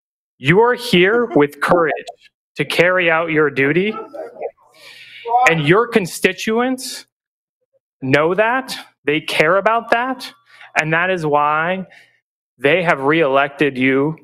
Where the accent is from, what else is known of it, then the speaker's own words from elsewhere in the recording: Phoenix, Arizona, United States; I'm from Phoenix.